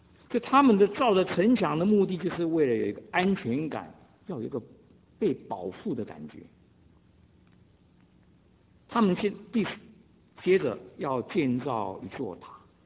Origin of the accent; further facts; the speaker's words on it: Taiwan; now in United States; 我们从台湾来到美国，要什么？定居在这里。